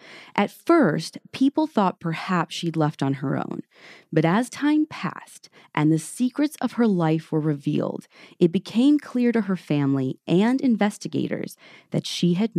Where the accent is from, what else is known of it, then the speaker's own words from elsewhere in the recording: Midwest, United States; I'm awful and from the Midwest.